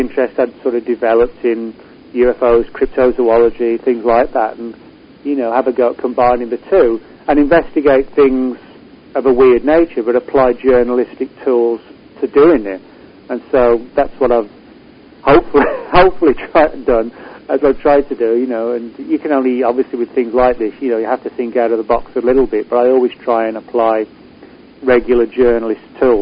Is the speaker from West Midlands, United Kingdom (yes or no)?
yes; West Midlands, United Kingdom; But no, I'm English. But I was born in England, grew up in central England, about 20 miles from a city called Birmingham. Birmingham's about 120 miles north of London. I was about 20 miles north of Birmingham.